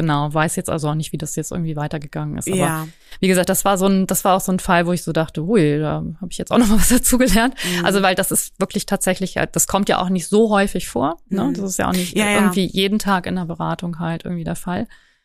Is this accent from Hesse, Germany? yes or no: no; Göttingen, Lower Saxony, Germany; Ich komme ja aus Göttingen